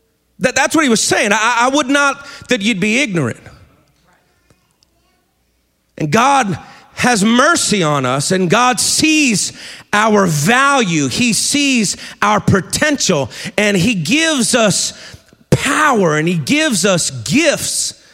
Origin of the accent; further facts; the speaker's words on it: New York City, New York, United States; I was up in Maine a number of years ago, where my wife is from. I'm originally from New York City, Brother Tony.